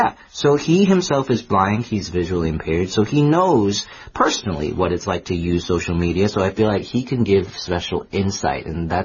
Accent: United States; Because, you know, I grew up in the States, so I didn't learn how to read Chinese till I was a lot older.

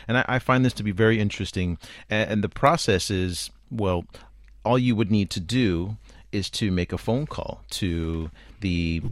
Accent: United States; as an American, this would not fly in my country.

